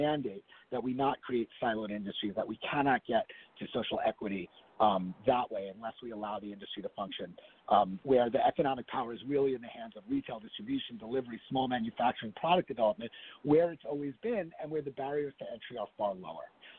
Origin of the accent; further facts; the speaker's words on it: New York City, New York, United States; I mean, in New York, so I grew up in New York, right, and in New York City.